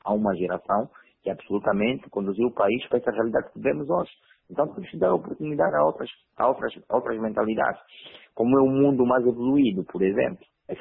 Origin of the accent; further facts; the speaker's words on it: Angola; Tudo bem, enquanto angolanos, é o partido no poder há mais de 40 anos